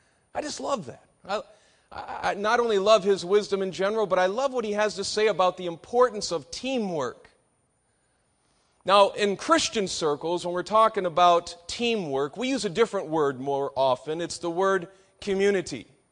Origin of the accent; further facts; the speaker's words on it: Detroit, Michigan, United States; You see, my wife and I are both from Michigan. I was born in Detroit, and both of us lived there.